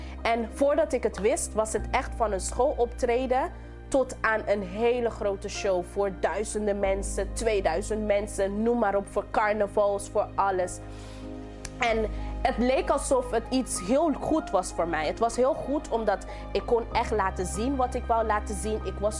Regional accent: Sint Maarten; moved away as an adult; also born or lived in Curaçao; now in Netherlands; Ik ben 24 jaar oud en ik ben geboren op Curaçao, maar getogen op Sint Maarten. En in 2014 ben ik naar Nederland gekomen om te studeren.

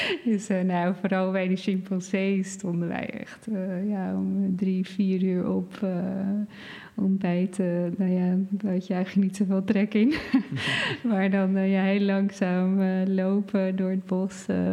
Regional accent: Netherlands; Maar ik ben Nederlandse meid en best wel lang.

